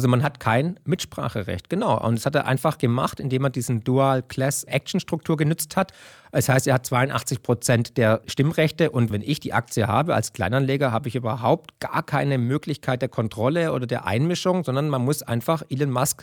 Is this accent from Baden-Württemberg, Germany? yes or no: yes; Baden-Württemberg, Germany; Aber da bin ich halt Schwabe